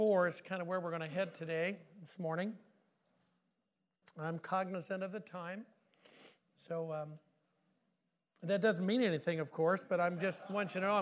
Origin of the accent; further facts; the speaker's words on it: Illinois, United States; even though I'm originally from Illinois